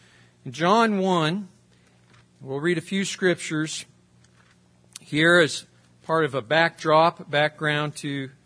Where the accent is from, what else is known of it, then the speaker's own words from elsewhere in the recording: Hawkins, Texas, United States; I am from East Texas, Hawkins, Texas.